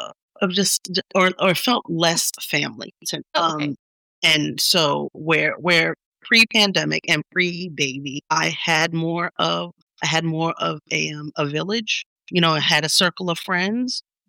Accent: New York, United States; I grew up in Long Island, but on the train, it's a half hour away from New York City.

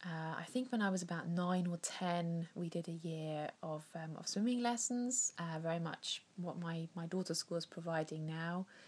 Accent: East Germany, Germany; when I was growing up in East Germany

